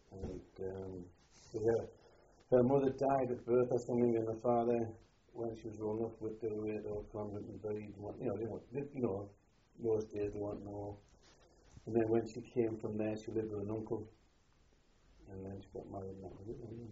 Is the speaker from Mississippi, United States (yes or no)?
no; Chicago, Illinois, United States; born there; I was born in Chicago, Bear Park, probably 2.5 miles by day. The 14th of June, 1931.